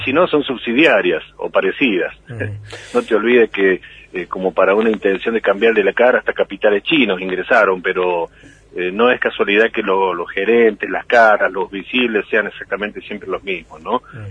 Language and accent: Spanish; Argentina; sabemos cuán permeables somos los argentinos con algunas áreas de nuestros gobiernos